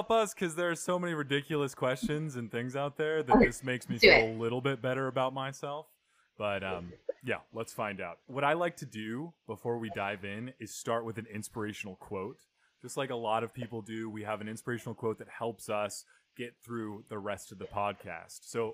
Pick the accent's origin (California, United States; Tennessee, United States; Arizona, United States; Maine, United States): Arizona, United States; Cottonwood; I grew up in Cottonwood, Arizona. We didn't have a mall. So.